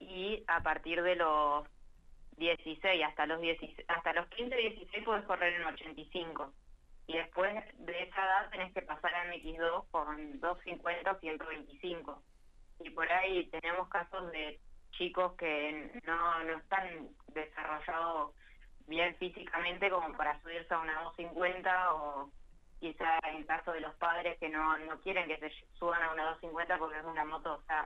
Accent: Santa Cruz, Argentina; Yo soy de Santa Cruz y era bastante difícil viajar tantos kilómetros para correr. Así que hacíamos como carrera por medio o las carreras que se podía y corríamos allá a nivel Patagonia.

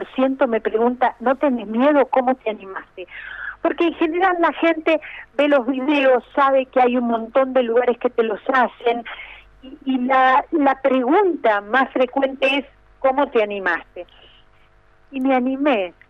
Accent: Villa Gesell, Buenos Aires Province, Argentina; now in Córdoba, Argentina; Yo soy de Villa Gesell, vivo en Córdoba, pero mi corazón está entre Córdoba y Villa Gesell.

